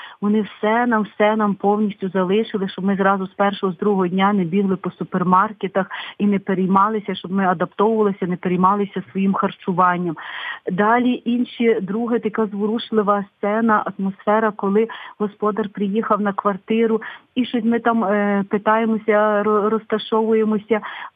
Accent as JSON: {"language": "Ukrainian", "town": "Lviv", "region": "Lviv Oblast", "country": "Ukraine", "said": "бо я зі Львова, бо я говорю українською мовою"}